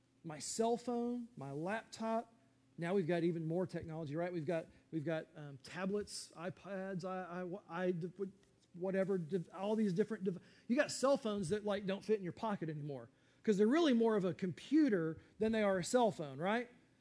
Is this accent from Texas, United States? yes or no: yes; Texas, United States; Yes, I'm a Texan.